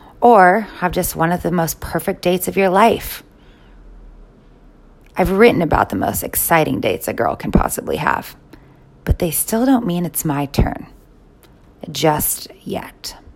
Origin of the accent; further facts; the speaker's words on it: Seattle, Washington, United States; Hey, I am from Seattle. It's not that lame.